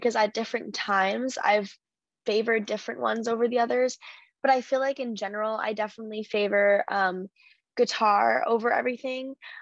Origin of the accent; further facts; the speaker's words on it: United States; I'm an American pop singer, songwriter, and producer.